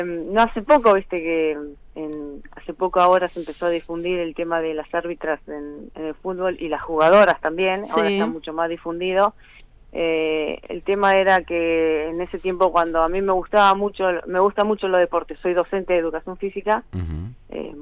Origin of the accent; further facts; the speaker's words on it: Labordeboy, Santa Fe, Argentina; De La Bordegoy, provincia de Santa Fe, a ciento más o menos 40 kilómetros de Rosario, al sur.